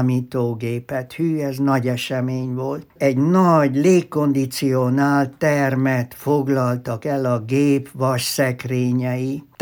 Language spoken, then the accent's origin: Hungarian; Hódmezővásárhely, Csongrád-Csanád, Hungary; vonzott a város, szülővárosom, és hogy haza kerüljek. Ezzel véget ért egy bő évtizedes távolmaradásom szülővárosomtól, attól kezdve Vásárhelyen éltem le az életem.